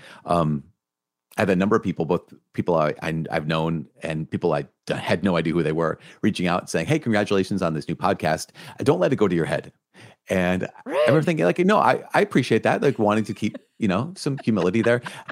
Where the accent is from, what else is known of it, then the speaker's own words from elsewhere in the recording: Minnesota, United States; Because I'm from Minnesota. That's neat.